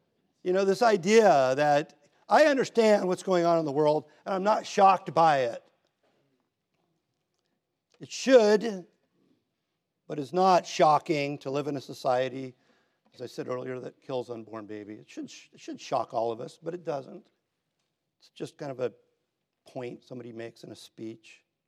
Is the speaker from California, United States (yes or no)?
yes; Hermosa Beach, California, United States; I've grew up in it. I grew up in Hermosa Beach, right?